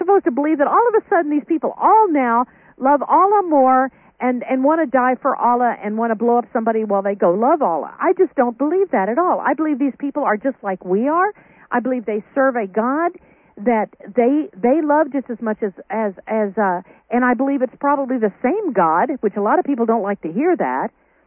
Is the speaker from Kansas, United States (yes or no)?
yes; Kansas, United States; I don't even know a Muslim. I came from Kansas.